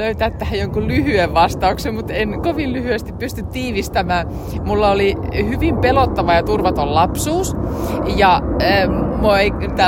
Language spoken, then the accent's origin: Finnish; Lieto, Southwest Finland, Finland; also born or lived in Turku / Lahti; Mä olen syntynyt Turussa ja asuin siinä naapurikaupungissa Liedossa yli 30 vuotta elämästäni. Mutta sitten tänne muutin Lahdesta. Eli siellä olin yli 10 vuotta töissä, tai melkein 12 vuotta itse asiassa. Ja sitten taas äiti on savolaiskarjalainen, joten puolet perimästä on kuitenkin myös sieltä